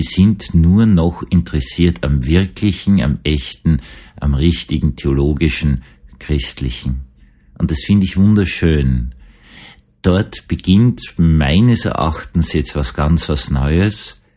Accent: Vienna, Austria; als Jugendlicher noch erlebt, dass einmal eine komplett betrunkene Familie in meiner Heimatgemeinde in Wien-Gumpendorf in der Kirche angefangen hat, Fangen zu spielen.

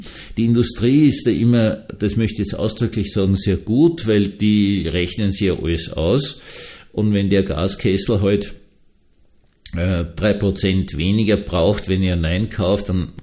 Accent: Vienna, Austria; ich bin in Wien aufgewachsen, in einer wunderbaren, schönen, großen Bürgerwohnung, mit Spalten von ein paar Millimeter in den Fenstern drinnen.

